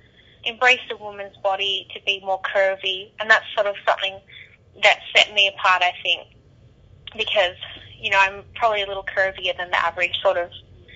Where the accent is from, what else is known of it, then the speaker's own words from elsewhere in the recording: Melbourne, Victoria, Australia; now in Los Angeles, United States; I actually did get quite the culture shock when I came from Melbourne.